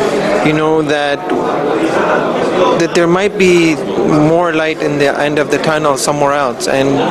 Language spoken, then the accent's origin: English; Toronto, Ontario, Canada; From Toronto.